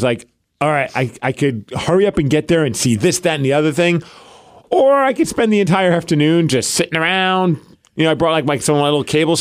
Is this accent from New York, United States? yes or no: yes; New York, United States; You know, growing up in New York, I was like, this isn't good.